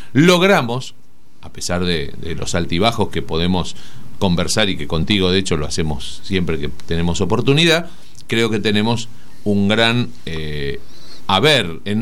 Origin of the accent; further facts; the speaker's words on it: Argentina; me parece que se hablaría muy bien de nosotros, como argentinos y como argentinas